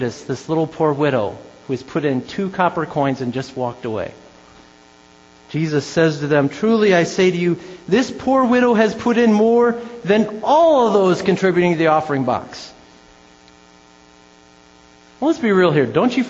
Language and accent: English; Elkhart, Indiana, United States; I'm planting a church in my hometown, Elkhart, and I'm seeking financial partners.